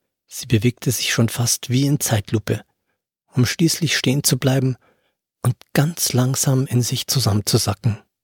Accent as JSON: {"language": "German", "town": "Starnberg", "region": "Bavaria", "country": "Germany", "tie": "born or raised there", "said": "Ich hatte eine ähnliche Situation vor 30 Jahren in meinem Heimatort in Starnberg erlebt."}